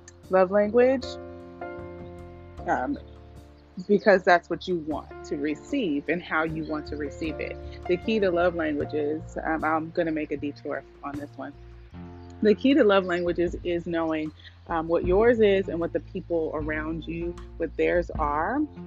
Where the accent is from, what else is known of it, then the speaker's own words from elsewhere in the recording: Oakland, California, United States; I grew up in Oakland and we always had a porch